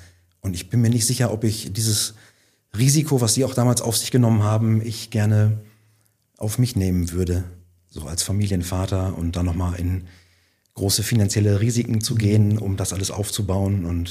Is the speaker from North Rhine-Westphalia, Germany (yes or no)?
yes; Dorsten, North Rhine-Westphalia, Germany; Nee, ich bin als Dorstener sehr glücklich in meiner Heimat